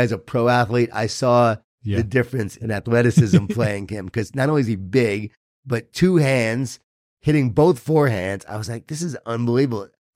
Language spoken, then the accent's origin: English; Long Island, New York, United States; now in Florida, United States; My wife grew up at the beach, Virginia Beach. I grew up in Long Island, New York.